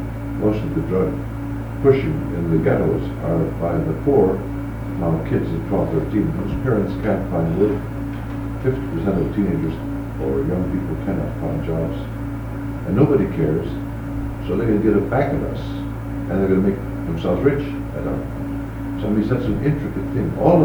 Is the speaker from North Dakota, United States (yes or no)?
yes; North Dakota, United States; In my home state of North Dakota, a controlled alcoholic is the chaplain, the ward's chaplain at the state penitentiary.